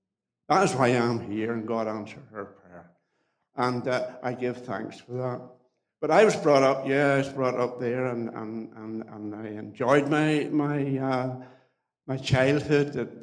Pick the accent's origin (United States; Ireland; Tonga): Ireland; Killiecurigan; I was brought up just outside Garva and a little area called Killiecurigan, just actually where I live, not far from where I live at the moment. I was brought up, I'm one of eight of a family.